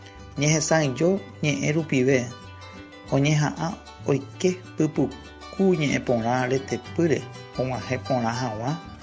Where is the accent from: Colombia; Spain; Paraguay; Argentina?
Paraguay; todo lo que ustedes vean como sentimientos, hechos que nos identifican como paraguayos.